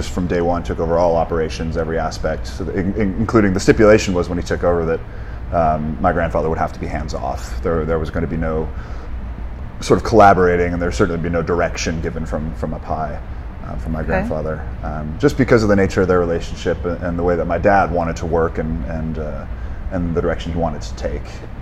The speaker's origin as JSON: {"language": "English", "town": "Oakland", "region": "California", "country": "United States", "tie": "born or raised there", "said": "I grew up in Oakland. My parents bought a small little house in the East Bay right in Montclair."}